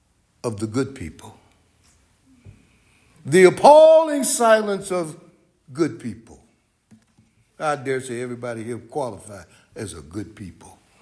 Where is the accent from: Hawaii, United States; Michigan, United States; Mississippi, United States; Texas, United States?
Mississippi, United States; from my home state, good old state of Mississippi. Can I get a hand for Mississippi?